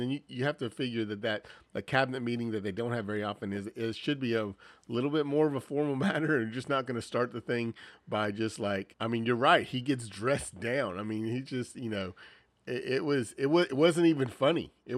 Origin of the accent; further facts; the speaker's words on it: the South, United States; Well, yes, I'm from the South.